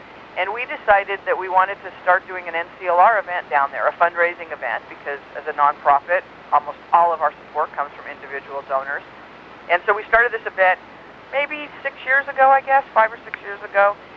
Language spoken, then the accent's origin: English; Utah, United States; I was raised in Utah, grew up actually Mormon in Utah